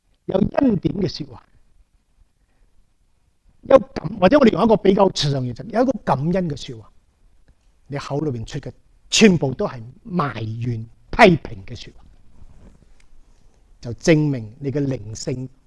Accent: Malaysia; 大家知我马来西亚长大嘅

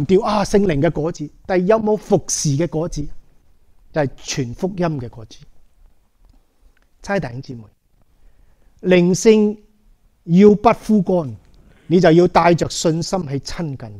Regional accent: Malaysia; 大家知我马来西亚长大嘅

